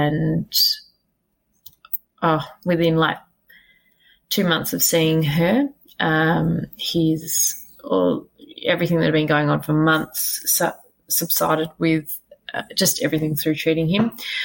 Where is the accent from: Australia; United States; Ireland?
Australia; Perth, Western Australia; I'm from Perth, WA.